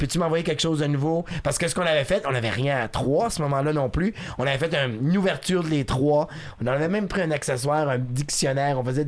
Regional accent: Canada; Moi, je suis un Canadien francophone qui écoute l'émission

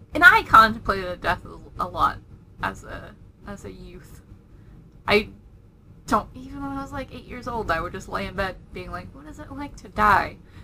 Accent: England, United Kingdom; now in Manhattan, United States; The beach where I grew up in England would be one of them.

